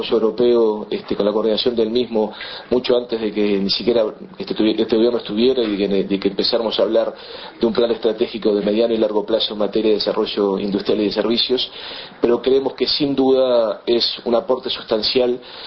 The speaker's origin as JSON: {"language": "Spanish", "country": "Uruguay", "said": "la única forma de hacer las cosas bien y lograr un lugar en el mundo como uruguayos."}